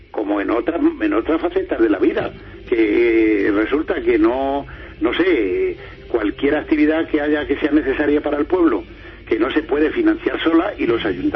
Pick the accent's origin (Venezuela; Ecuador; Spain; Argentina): Spain; Casavieja, Castile and León; yo soy de un pueblo de Casavieja, de la provincia de Ávila.